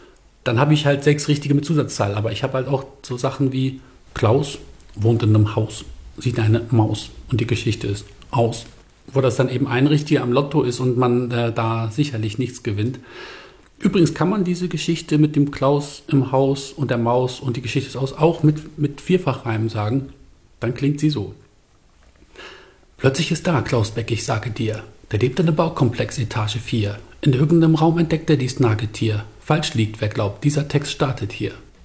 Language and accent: German; Bremen, Germany; Aber ich bin ja Findorfer. Deswegen, also da muss man auch dazu stehen. Also ich komme vom Torfkanal aus der Bremer Bahnhofsvorstadt.